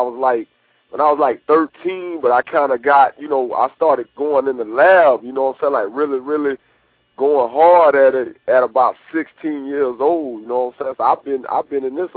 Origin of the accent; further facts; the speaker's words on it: Okeechobee, Florida, United States; born there; But I was born right here in Okeechobee, Florida, you know what I'm saying? It's like that lake right there in the middle of Florida.